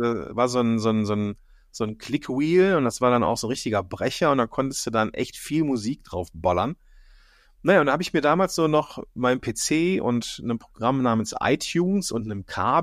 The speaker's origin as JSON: {"language": "German", "town": "Moers", "region": "North Rhine-Westphalia", "country": "Germany", "tie": "born or raised there", "said": "Ich bin gebürtiger, also gar nicht so weit weg, gebürtig komme ich aus Moers, das ist bei Krefeld und Duisburg, und ja, bin halt so ein gebürtiger, im Zweistromland Niederrhein und Ruhrgebiet groß geworden."}